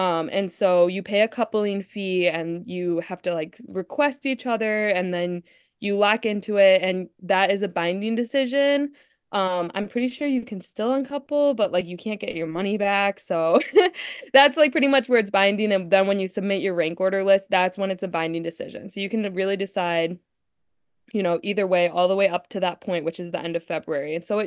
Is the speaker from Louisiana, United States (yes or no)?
no; Illinois, United States; Like you mentioned, we're both from Chicagoland area. Our family's here.